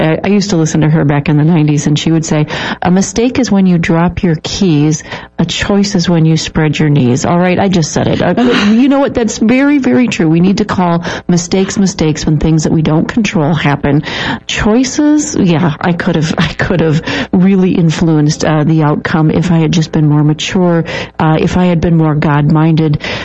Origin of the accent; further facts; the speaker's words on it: Minnesota, United States; also born or lived in Wisconsin, United States; I grew up in Minnesota, but went to school in Wisconsin in college, and as a young adult, even as a young married, my husband and I lived in the Wisconsin culture to the fullest